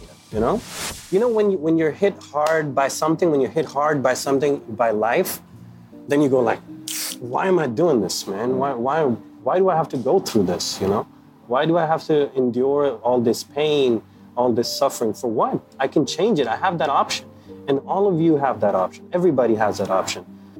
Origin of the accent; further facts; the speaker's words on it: Pakistan; moved away as an adult; also born or lived in Hong Kong / Canada; So originally I come from Pakistan and I came here 10 years ago. And it's been back and forth. I've studied in Hong Kong, I've studied in Canada, and I've worked in the UK as an engineer.